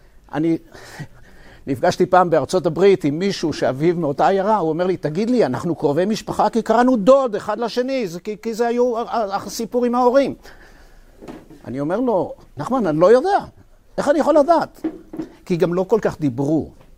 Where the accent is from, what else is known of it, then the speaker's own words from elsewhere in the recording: Kiryat Ata, Haifa District, Israel; born there; אני נולדתי במקום שנקרא כפר עטה, היום זה קריית עטה.